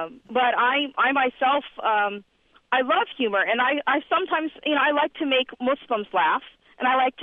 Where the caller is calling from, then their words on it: Cincinnati, Ohio, United States; I'm calling from Cincinnati.